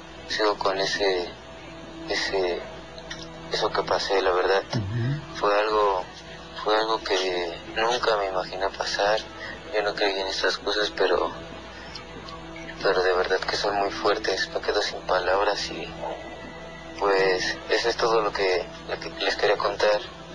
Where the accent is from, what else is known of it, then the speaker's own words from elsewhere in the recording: Naucalpan, State of Mexico, Mexico; soy de aquí de Naucalpan.